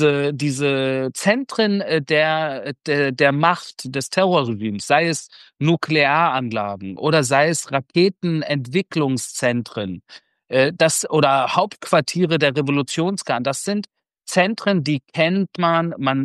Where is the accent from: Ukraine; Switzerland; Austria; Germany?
Germany; Berlin; Ich bin in Göttingen geboren und Berlin aufgewachsen, aber meine Eltern sind beide aus dem Iran und das bedeutet im Endeffekt, dass ich in einem persischen Haus groß geworden bin in Berlin. Das heißt, persisches Essen, persische Teppiche, persische Musik, persische Sprache.